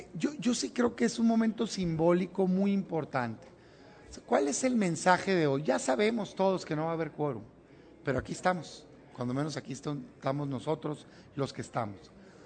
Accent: Mexico; Como mexicano.

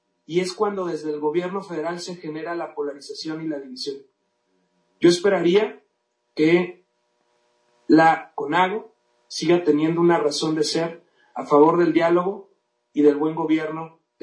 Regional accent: Mexico; todos somos mexicanos

